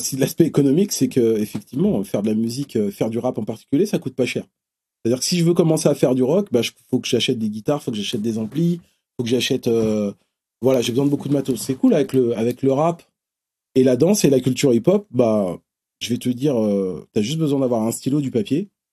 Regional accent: Bobigny, Île-de-France, France; Moi, je venais je viens du Pont-de-Sèvres, à Bobigny. Donc je viens du 9-3. Et j'arrive dans le 9-2.

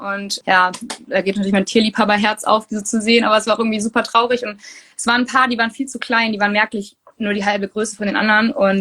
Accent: North Rhine-Westphalia, Germany; ich komme mega ländlich aus Münsterland

